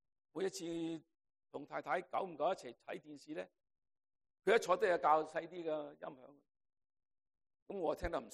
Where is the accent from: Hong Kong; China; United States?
United States; now in Canada; 我系美国人嘅现眼报啦。